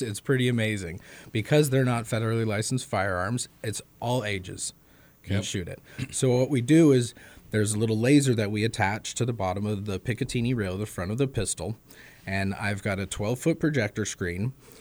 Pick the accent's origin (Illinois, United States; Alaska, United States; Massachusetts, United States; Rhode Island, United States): Alaska, United States; Fairbanks; Well, I'm born and raised in Fairbanks. I graduated Lathrop 03.